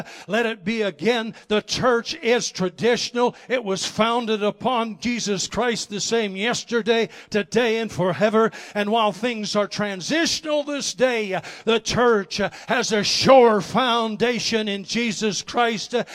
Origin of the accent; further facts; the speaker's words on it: Canada; now in United States; We moved down from Canada, and if I seem a little different, that's because I wasn't born here.